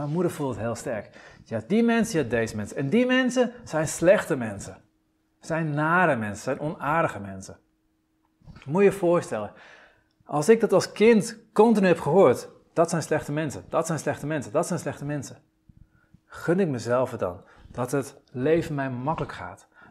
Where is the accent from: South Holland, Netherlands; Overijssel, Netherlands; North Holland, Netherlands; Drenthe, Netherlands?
North Holland, Netherlands; Den Helder; Ik ben in Den Helder opgegroeid.